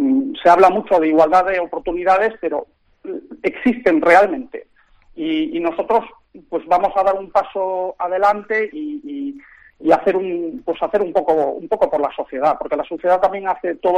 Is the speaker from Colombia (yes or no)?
no; Germany; yo me crié en Alemania, viví allí muchos años